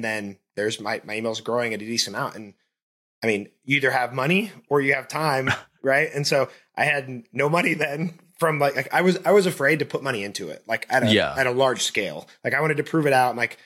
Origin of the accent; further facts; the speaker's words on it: Wichita, Kansas, United States; growing up in Wichita, going to Wichita State, working corporate job for 10 years.